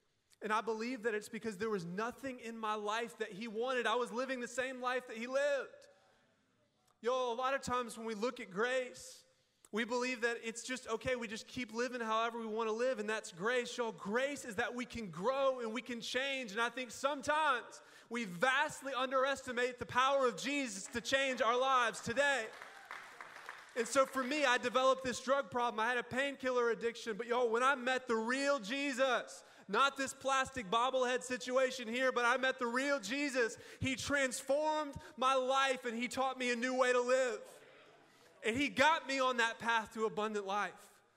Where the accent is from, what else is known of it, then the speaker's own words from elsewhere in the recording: the South, United States; I grew up in the South, so you know what that means.